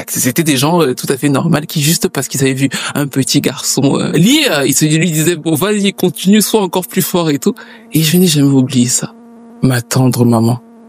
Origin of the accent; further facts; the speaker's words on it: Cameroon; j'ai grandi au Cameroun. J'ai eu deux parents camerounais, de deux ethnies différentes d'ailleurs.